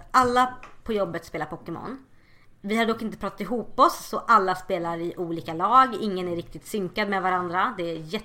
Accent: Kungsbacka, Halland County, Sweden; i Lilla Kungsbacka där jag växte upp.

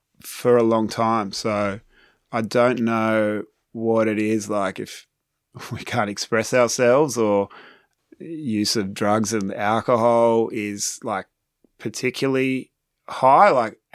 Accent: Sydney, New South Wales, Australia; But no, I grew up in Sydney, and it's a great city.

